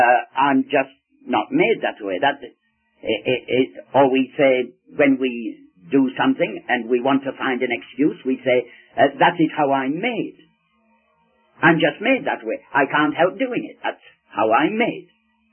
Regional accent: England, United Kingdom; also born or lived in China; now in Canada; I am Scottish by race, but I was brought up in England, and I have lived many years in China, and now I am a citizen of Canada.

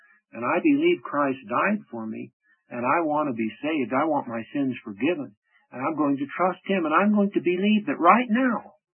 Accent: Tucson, Arizona, United States; also born or lived in Prescott; My father was able to get some work, and I grew up in Arizona during those days. We moved from Prescott, where we'd lived 4 years, down to Tucson

